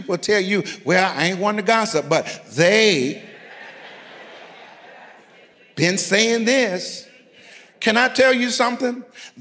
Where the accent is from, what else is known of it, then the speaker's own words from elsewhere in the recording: New York, United States; I'm from New York.